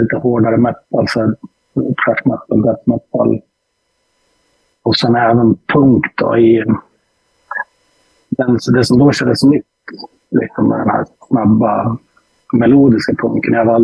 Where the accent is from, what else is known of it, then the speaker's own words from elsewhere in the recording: Mora, Dalarna County, Sweden; also born or lived in Lindesberg; Ja, från början Lindesberg, men sen när jag skulle börja vd-klapp så flyttade jag till Mora.